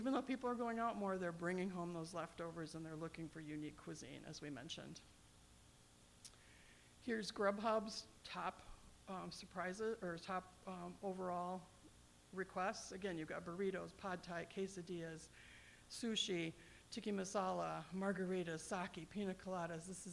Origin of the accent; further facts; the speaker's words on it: Ethiopia; I'm from Ethiopia.